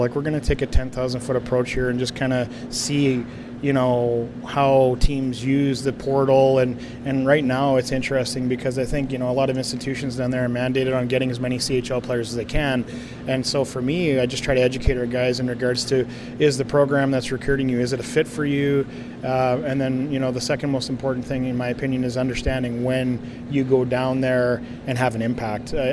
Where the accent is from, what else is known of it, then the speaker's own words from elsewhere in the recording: Elkhorn, Manitoba, Canada; I grew up in Elkhorn, Manitoba, just an hour from Brandon